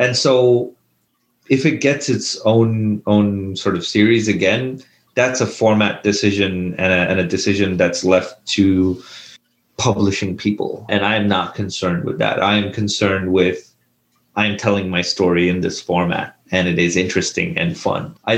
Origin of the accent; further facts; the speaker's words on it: India; when I was a kid growing up in India